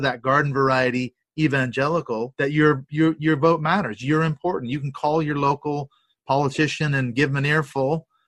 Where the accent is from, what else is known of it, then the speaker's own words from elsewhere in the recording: Seattle, Washington, United States; We grew up evangelical in the Seattle area